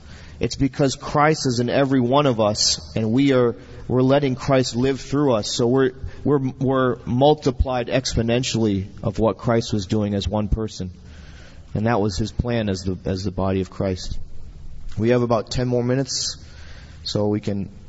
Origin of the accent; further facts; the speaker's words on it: United States; And we don't come in with our culture and our mindset, you know, me being American.